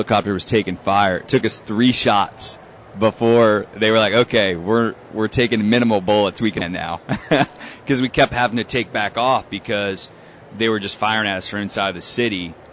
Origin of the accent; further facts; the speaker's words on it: Ohio, United States; So, born and raised in Ohio.